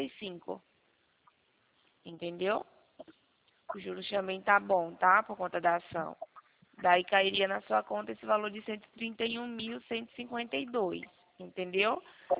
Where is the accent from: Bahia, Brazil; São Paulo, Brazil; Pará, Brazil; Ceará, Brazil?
São Paulo, Brazil; Campinas; eu estou em Campinas.